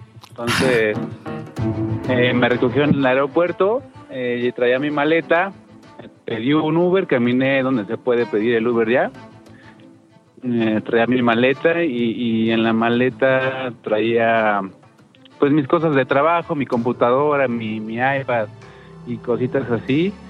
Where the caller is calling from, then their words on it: Azcapotzalco, Mexico City, Mexico; Aquí de Azcapotzalco, CDMX.